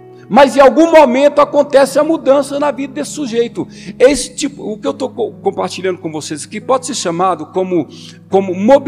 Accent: Goiás, Brazil; Goiás, onde eu cresci ali, Brasília, não é um estado, é um distrito federal, mas onde eu cresci, no Goiás, Minas Gerais

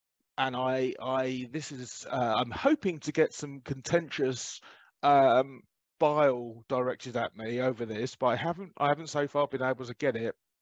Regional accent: England, United Kingdom; born there; am a mixed race person, but adopted by white British parents. Now, in 1972, which is the year I was born in England

